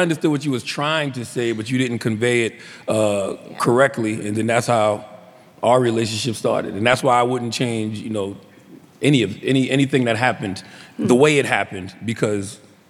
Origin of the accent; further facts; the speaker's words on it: Moss Corner, South Carolina, United States; But I come from Moss Corner, South Carolina.